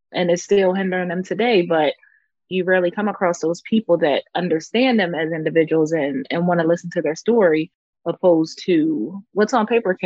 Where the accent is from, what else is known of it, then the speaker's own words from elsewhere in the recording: Coatesville, Pennsylvania, United States; So I'm from Coatesville, Pennsylvania, which is a small town near Philadelphia.